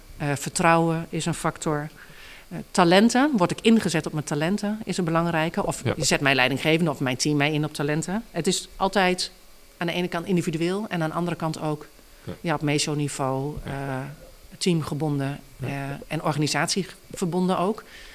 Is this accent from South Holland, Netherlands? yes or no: no; Drenthe, Netherlands; in de omgeving waar ik vandaan kom, Drenthe